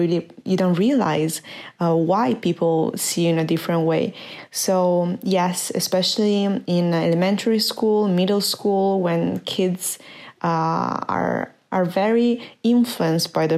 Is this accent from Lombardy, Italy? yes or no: yes; Cremona, Lombardy, Italy; English is a second language; I was born and raised in Cremona, which is a small town in the northern of Italy. There is around 70,000 people. So when I was there, when I was born there, I was actually the only Asian, and more precisely Chinese girl there.